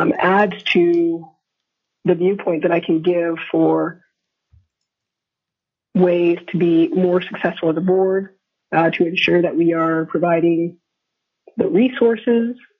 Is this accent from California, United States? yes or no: no; Eagle River, Alaska, United States; To the Vice Chair … I'm from Eagle River, Alaska